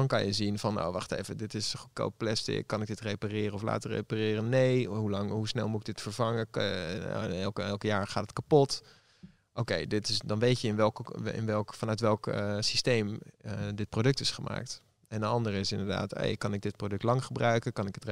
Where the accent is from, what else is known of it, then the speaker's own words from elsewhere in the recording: Groningen, Netherlands; En dus ik ben ook opgegroeid in Noordoost-Groningen, gewoon in de natuur.